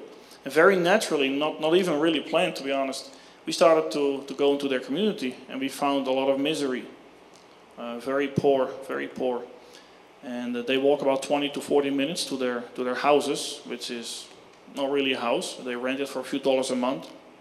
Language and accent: English; Alabama, United States; I'm from Alabama.